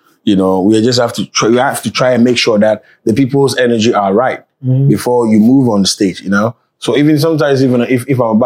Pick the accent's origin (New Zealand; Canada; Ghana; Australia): Ghana; now in Seattle, United States; If I don't tell you that I'm from Ghana